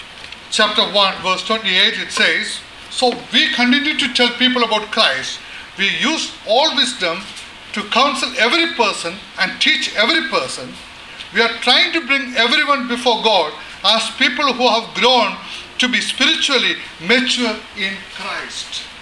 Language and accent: English; India; I am from India, I born and brought up in India